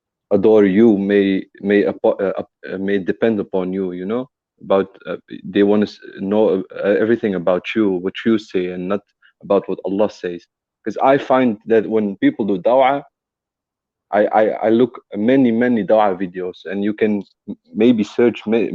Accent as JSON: {"language": "English", "country": "Belgium", "second_language": "English", "said": "and my English is not so good. I'm from Belgium, so I'm sorry."}